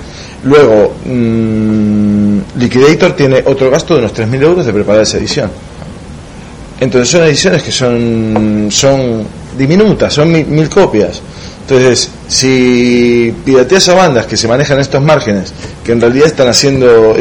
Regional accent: Argentina; moved away; Cuando yo vivía en Sudamérica, hasta el año 2005, estaba en mi país, en Argentina

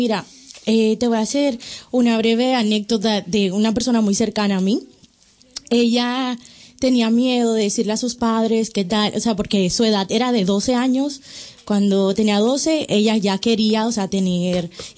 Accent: Dominican Republic; en mi país, que es República Dominicana, no se le permite

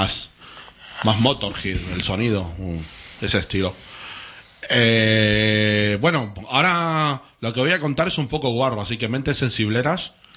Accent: Buenos Aires, Argentina; now in Barcelona, Spain; Bueno, en Argentina, pues soy de Floresta

